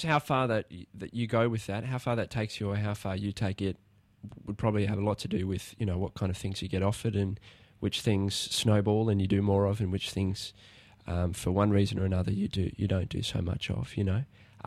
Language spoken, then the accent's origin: English; Canberra, Australian Capital Territory, Australia; born there; My mother and father met at the Canberra School of Music, mm-hmm. and I was born while they were students there.